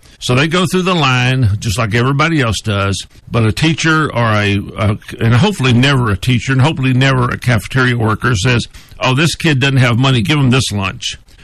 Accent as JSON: {"language": "English", "region": "Texas", "country": "United States", "said": "I'm from Texas. The Alamo was always my favorite movie"}